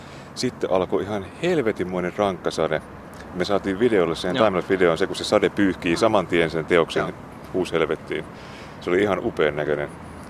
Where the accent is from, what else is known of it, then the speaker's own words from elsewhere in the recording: Jalasjärvi, South Ostrobothnia, Finland; now in Kymenlaakso, Finland; mä oon alun perin kotoisin Etelä-Pohjanmaalta Jalasjärveltä. Ja oon jotenkin valunnut tänne Kaakkois-Suomeen tai Itä-Suomeen